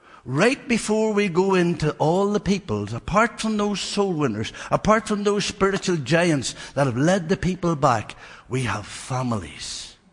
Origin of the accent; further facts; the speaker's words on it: Mullen, Ireland; I come from Mullen, from the Republic of Ireland.